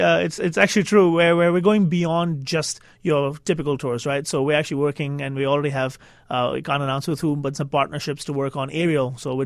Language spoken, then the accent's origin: English; India; I'm from India originally